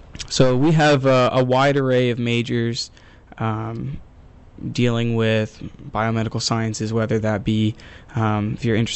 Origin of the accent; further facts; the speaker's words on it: Cameron, West Virginia, United States; So I'm from Cameron, West Virginia, which is about an hour and 15 minutes away. It's a small town.